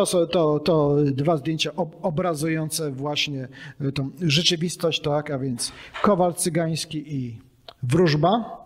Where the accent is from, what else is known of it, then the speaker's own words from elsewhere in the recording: Gorzów Wielkopolski, Lubusz Voivodeship, Poland; Pochodzę z Gorzowa